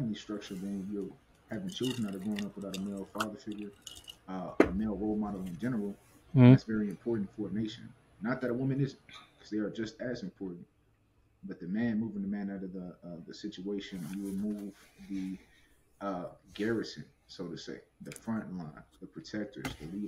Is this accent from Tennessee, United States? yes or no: yes; Chattanooga, Tennessee, United States; I'm from Chattanooga, Tennessee. That's where I reside. That's where I was born and raised.